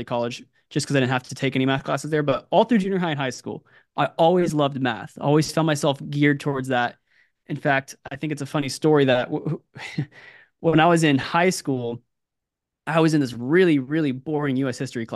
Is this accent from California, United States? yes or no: yes; California, United States; also born or lived in Ethiopia; Yeah, so I'm born and raised in California outside of for 3 years of my childhood. From age 2 to 5, my family was in Ethiopia.